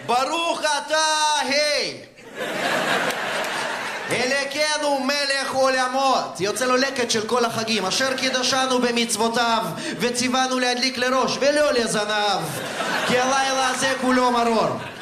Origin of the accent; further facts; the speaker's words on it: Russia; אם יש כאן מישהו בעולם שלא יודע, אז אני רוסי. מי עוד רוסי פה?